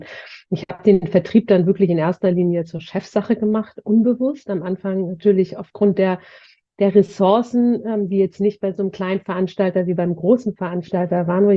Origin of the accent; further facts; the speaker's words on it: Hamburg, Germany; also born or lived in Turkey; Vater dann entschieden, dann doch uns zu holen, die Familie, und bin hier groß geworden.